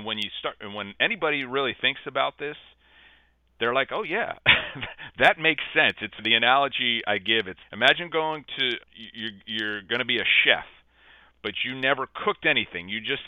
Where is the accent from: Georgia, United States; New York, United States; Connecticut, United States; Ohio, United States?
Connecticut, United States; I had really just been to where I grew up in Connecticut, United States.